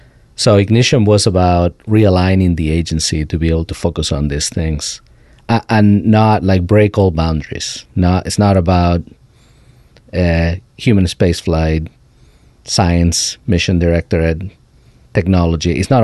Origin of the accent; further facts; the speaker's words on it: Spain; I grew up in Spain, you know, very distant